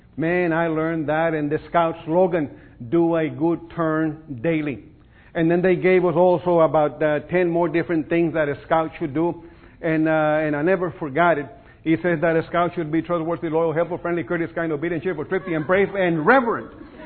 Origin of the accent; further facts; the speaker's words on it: Beeville, Texas, United States; This is in my hometown of Beeville.